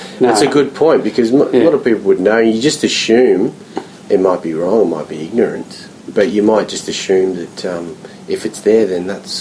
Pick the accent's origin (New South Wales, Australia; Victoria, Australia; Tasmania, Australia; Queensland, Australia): Queensland, Australia; I mean, I'm a Queenslander, and I'm just being honest there.